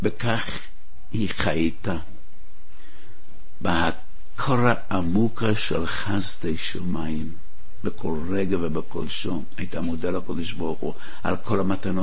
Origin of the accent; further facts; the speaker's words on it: Brooklyn, New York, United States; הייתי ילד קטן, אני ובעיקר אחיי הגדולים, אמא ביחד עם חברותיה הקימו בבורו פארק